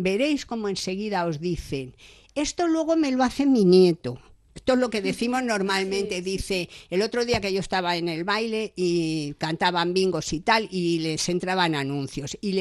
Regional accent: Madrid, Community of Madrid, Spain; Yo soy madrileña, me parece que os lo he dicho, y mi casa en principio está en Madrid. Por tanto, mi familia también. Yo tengo 4 nietos

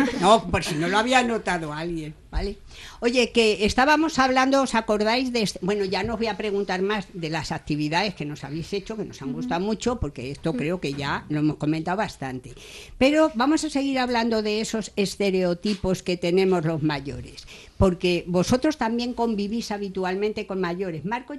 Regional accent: Madrid, Community of Madrid, Spain; Yo soy madrileña, me parece que os lo he dicho, y mi casa en principio está en Madrid. Por tanto, mi familia también. Yo tengo 4 nietos

